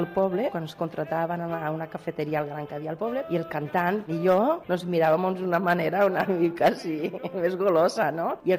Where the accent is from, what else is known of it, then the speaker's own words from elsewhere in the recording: Carboneras, Andalusia, Spain; now in Tarragona, Spain; soc d'Andalusia, soc d'un poble d'Almeria que es diu Carboneras, que és un poble molt bonic, que té unes platges precioses i vírgenes al costat del Parc Nacional de Cabo de Gata.